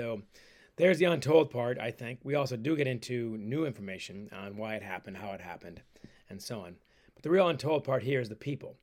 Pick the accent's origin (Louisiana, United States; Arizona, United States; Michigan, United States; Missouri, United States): Michigan, United States; Ann Arbor; I grew up almost on the Canadian border in Ann Arbor, Michigan.